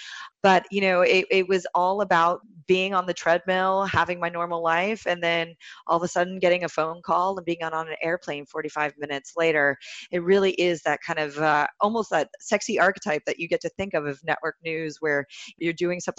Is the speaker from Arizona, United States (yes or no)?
no; California, United States; I'm from Silicon Valley originally.